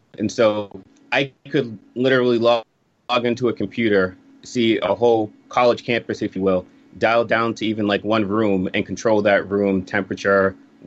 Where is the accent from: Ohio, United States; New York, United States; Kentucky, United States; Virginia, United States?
New York, United States; Bronx; born there; now in Brockton, United States; Originally born in the Bronx.